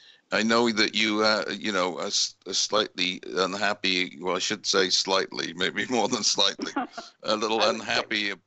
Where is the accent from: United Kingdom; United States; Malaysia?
United Kingdom; I grew up in Britain